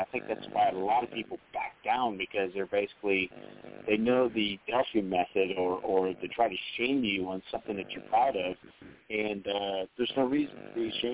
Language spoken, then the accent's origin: English; Dayton, Ohio, United States; when I tell people I'm originally from Dayton, Ohio, they go, oh, my God, I hear it's bad out there.